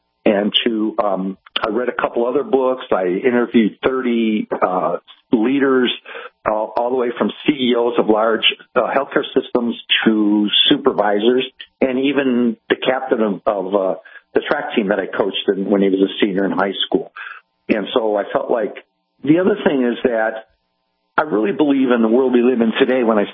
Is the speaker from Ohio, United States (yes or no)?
yes; Cleveland, Ohio, United States; moved away as an adult; also born or lived in Kansas City / Louisville / Missouri / Northern Michigan; decided that in order for me to grow it, I have to leave Cleveland, my hometown, and moved to Kansas City and worked for a big, large healthcare system there for 10 years, and then to Louisville and back to rural Missouri